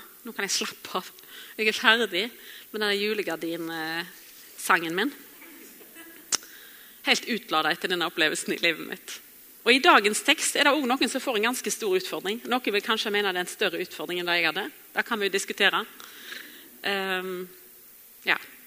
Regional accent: Bømlo, Vestland, Norway; det var i 3. klassen på Mosta skole, hjemme på Bømlo.

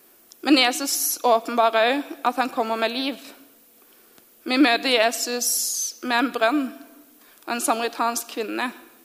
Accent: Southern Norway, Norway; for jeg er fra Sørland og er glad i havet.

